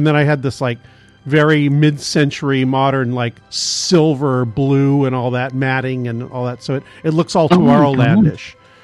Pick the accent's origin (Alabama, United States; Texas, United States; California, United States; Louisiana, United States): California, United States; I'm born here. I was born here. I grew up near Disneyland, for Christ's sake.